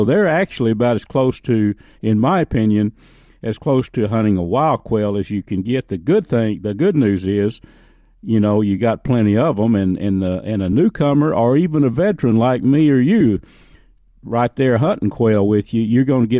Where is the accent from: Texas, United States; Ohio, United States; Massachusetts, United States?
Texas, United States; You know, we can look back on days in East Texas when I grew up in Red River County, you know